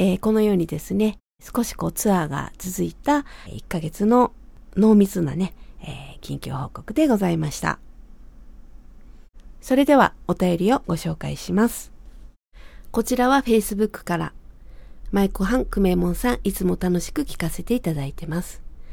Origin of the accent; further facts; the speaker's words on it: Fukuoka, Japan; 翌日は僕の地元近くの箱崎宮前の桃庵で明るい時間にスタート。